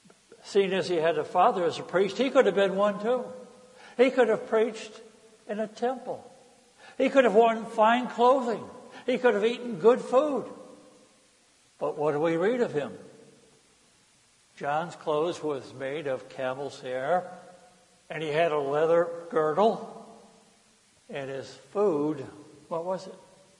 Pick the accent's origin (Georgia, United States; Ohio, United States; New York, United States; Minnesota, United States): Ohio, United States; Cleveland; And if you were growing up where I grew up in Cleveland, Ohio, the first most important thing you wanted to know about a new person was, what is their nationality?